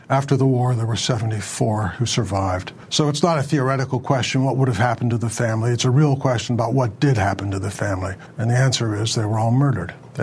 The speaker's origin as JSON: {"language": "English", "town": "Johnstown", "region": "Pennsylvania", "country": "United States", "tie": "born or raised there", "said": "We settled in western Pennsylvania in my hometown of Johnstown, Pennsylvania, which was a burgeoning iron and steel center at the time."}